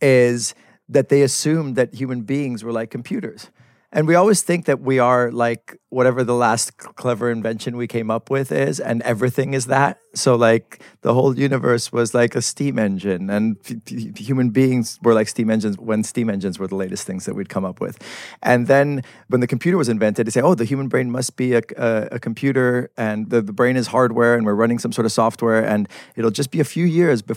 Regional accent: Los Angeles, California, United States; I grew up in Los Angeles and had no idea that this thing was here.

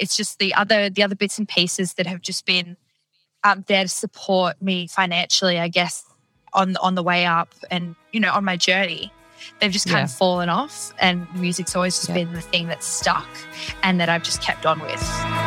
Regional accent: Australia; I am an Aussie country artist.

